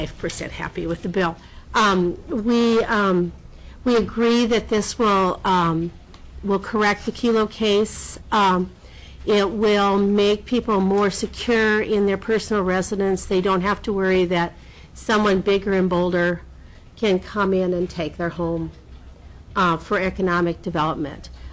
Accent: Juneau, Alaska, United States; I am from Juneau. I'm with Powell Realty in Juneau.

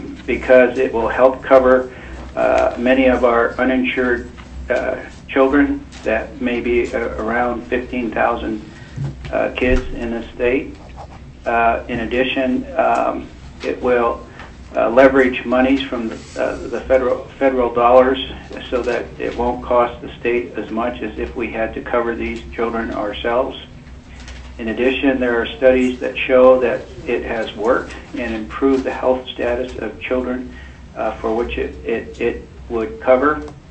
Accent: Wrangell, Alaska, United States; I'm a family physician here practicing in Juneau since 1984, born and raised in Wrangell, Alaska

